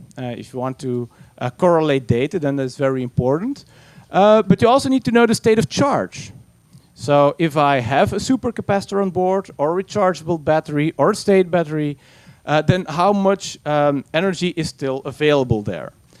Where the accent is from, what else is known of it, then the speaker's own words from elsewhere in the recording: Belgium; I'm from Belgium, and our nuclear reactors are as stable as the mental state of our politicians